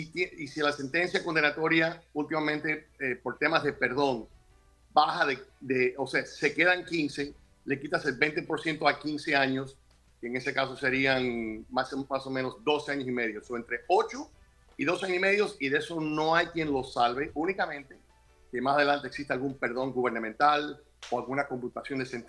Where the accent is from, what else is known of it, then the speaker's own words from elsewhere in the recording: United States; En mi país, la segunda enmienda, somos muy a favor de las armas.